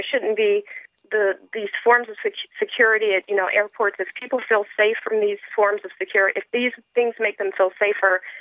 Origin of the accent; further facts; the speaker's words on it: Chicago, Illinois, United States; now in Boston, United States; I'm an African American woman. I live in Boston. I'm from Chicago.